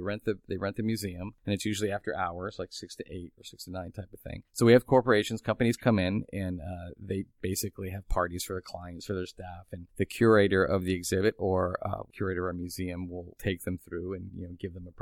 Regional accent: St. Petersburg, Florida, United States; I didn't realize this because, you know, I grew up in St. Petersburg. So when I was a little kid, me and my pals used to pedal our bicycles down here and go to North Shore Pool and stop by the museum.

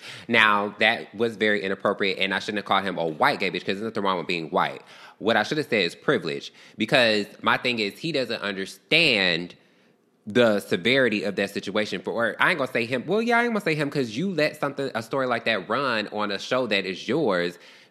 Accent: Detroit, Michigan, United States; I'm always on alert because I'm from Detroit.

